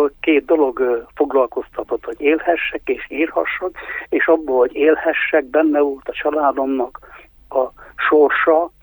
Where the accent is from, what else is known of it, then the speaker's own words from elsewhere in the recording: Romania; hogy én egy magyar gyerek vagyok Romániában.